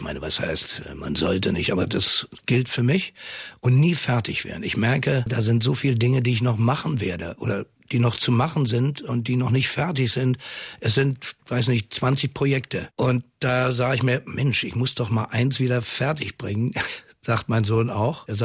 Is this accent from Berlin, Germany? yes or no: yes; Berlin, Germany; In Neukölln geboren, bin ich am Karl-Marx-Platz groß geworden.